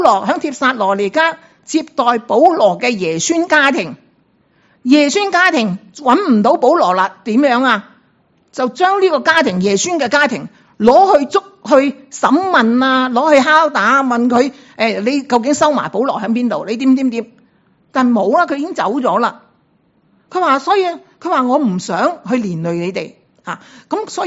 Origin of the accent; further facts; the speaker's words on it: Hong Kong; 我哋作为香港人嘅，我哋都明白啊咩叫恶劣